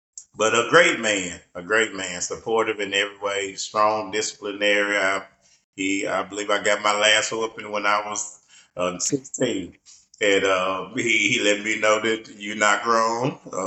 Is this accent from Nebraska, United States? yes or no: no; Columbia, Tennessee, United States; also born or lived in Pulaski; They had me there in Pulaski. They got married, moved to Columbia, which is a neutral site. And we grew up here in Columbia.